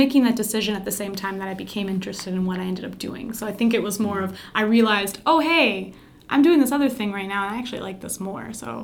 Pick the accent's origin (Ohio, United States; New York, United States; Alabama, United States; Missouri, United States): Ohio, United States; Like, I'd heard that growing up in Ohio, that, like, Wisconsin was settled by a bunch of Germans.